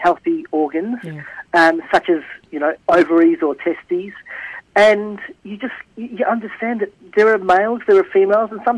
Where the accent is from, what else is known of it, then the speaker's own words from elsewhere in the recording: Altona, Victoria, Australia; I was raised in Altona and was raised as … over here